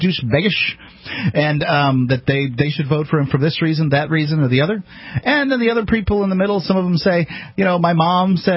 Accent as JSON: {"language": "English", "region": "the South", "country": "United States", "said": "I'm from the South. I can get away with it."}